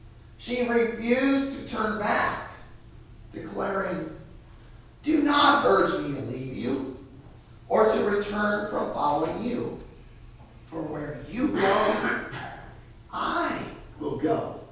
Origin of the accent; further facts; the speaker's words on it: North Platte, Nebraska, United States; I grew up in North Platte, Nebraska, which both are way out west.